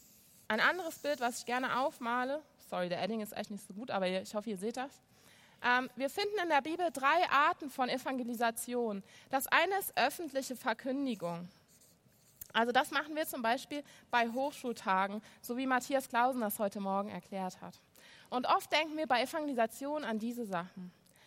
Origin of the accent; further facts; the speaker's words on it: Cologne, North Rhine-Westphalia, Germany; im Rheinland, ich komme aus Köln.